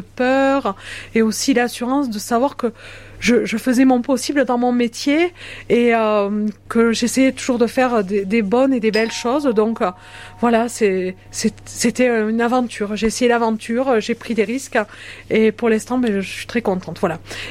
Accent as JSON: {"language": "French", "town": "Langogne", "region": "Occitanie", "country": "France", "tie": "born there", "said": "Moi, je suis donc lausérienne de naissance, langonnaise, je suis née à Langogne. Et bon, je suis revenue après tout un parcours d'une vingtaine d'années m'installer en Lozère."}